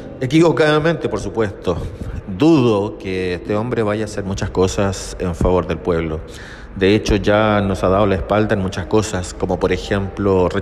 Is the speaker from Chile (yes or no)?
yes; Chile; Recuerden que yo soy chileno, vivo en Chile.